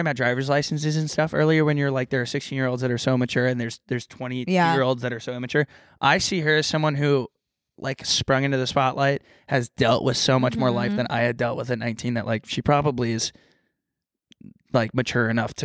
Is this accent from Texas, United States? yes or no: yes; Texas, United States; I grew up in Texas, so people are getting there's tons of people that get married at 19 and 20.